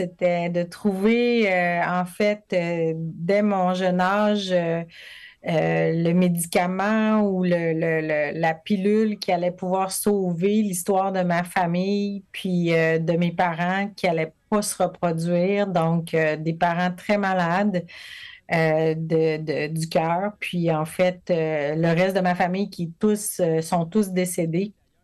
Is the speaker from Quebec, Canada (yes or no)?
yes; Jonquière, Quebec, Canada; je suis originaire de Jonquière, au Saguenay-Lac-Saint-Jean. J'ai été élevée pas mal entre le Saguenay puis le Lac-Saint-Jean, près de l'Adoré. Je me suis dirigée vers Québec à mes 17 ans